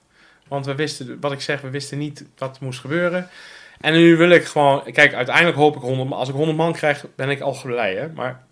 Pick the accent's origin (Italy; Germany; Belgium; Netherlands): Netherlands; We zijn wel Nederlanders, die bon van 5 euro moet dan ook op.